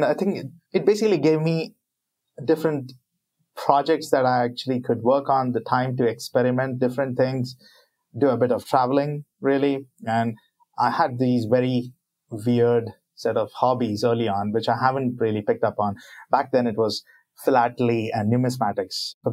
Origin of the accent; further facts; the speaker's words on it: India; I come from India